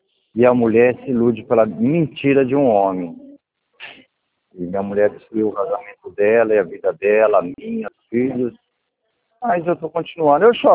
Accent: Araçatuba, São Paulo, Brazil; Ó, eu sou de Araçatuba. Eu vim de São Paulo para cá, para Araçatuba.

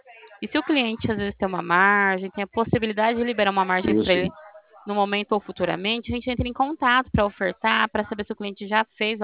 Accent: Bebedouro, São Paulo, Brazil; Não, de Bebedouro.

